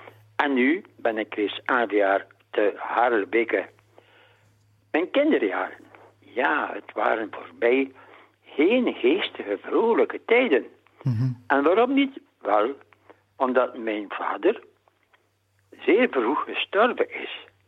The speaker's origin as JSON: {"language": "Dutch", "town": "Heule", "region": "Flanders", "country": "Belgium", "tie": "born there", "said": "het zesde maand dus, van het jaar 1936, geboren te Heluwe, West-Vlaanderen."}